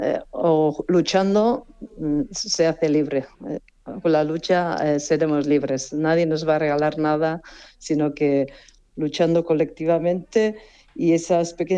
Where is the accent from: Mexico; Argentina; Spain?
Spain; Asteasu, Basque Country; lo vamos a presentar a las 7 en mi pueblo, que es Asteasu, un pueblo pequeño